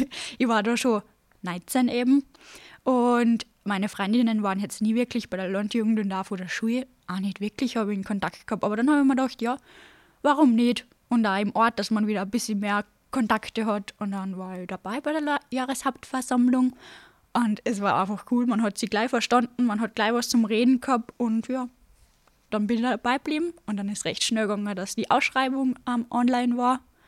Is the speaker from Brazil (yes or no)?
no; Salzburg, Austria; in St. Margareten, also bei uns im Lungau